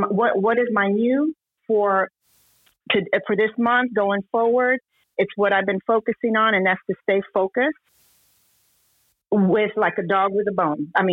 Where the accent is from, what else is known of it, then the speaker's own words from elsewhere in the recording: Houston, Texas, United States; I'm from Houston, Texas.